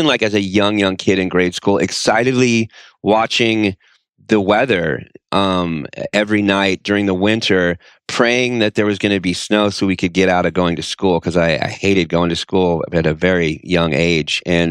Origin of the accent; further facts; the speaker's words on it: Denton, Texas, United States; now in Austin, United States; In Texas, I grew up in North Texas, Denton, Texas, and I live in Austin, Texas now, and it snows maybe like once a year.